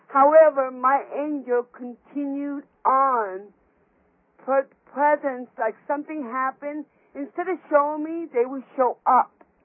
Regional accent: South Korea; moved away; I was born and raised in Korea, and I was at orphanage over there. Okay, I'm half and half mixed, Norwegian, Korean mixed.

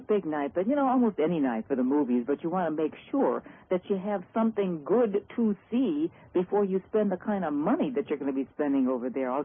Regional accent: Midwest, United States; I love the old-fashioned dirt track, et cetera, because that's how I grew up back in the Midwest.

